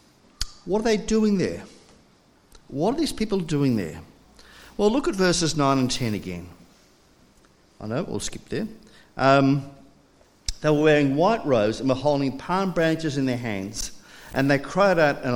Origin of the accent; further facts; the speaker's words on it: Scotland, United Kingdom; born there; And I was born in Scotland, and so we wanted to go back and see family and friends before some of them died.